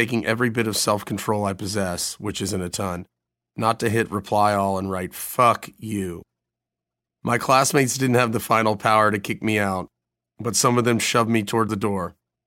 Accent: South Carolina, United States; he asked me where I was from. I said I was from South Carolina, and so was he.

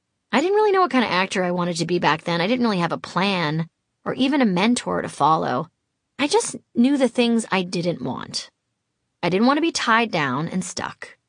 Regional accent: Massachusetts, United States; accent: New England; I looked at my high hair and heard my New England accent and realized I was certainly bringing a lot of Boston to my Boston College experience.

